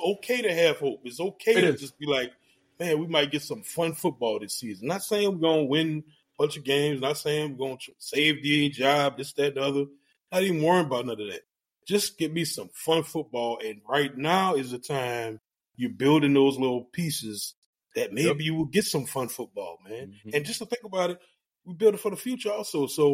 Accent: New Orleans, Louisiana, United States; Like, I grew up in New Orleans, bro. We didn't catch the yellow school buses after school. We rode the public bus, the RTA.

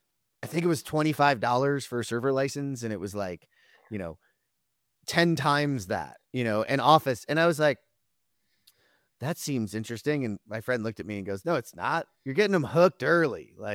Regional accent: New Jersey, United States; And for those that don't know, I'm from New Jersey originally. So we're getting back onto the East Coast into my territory.

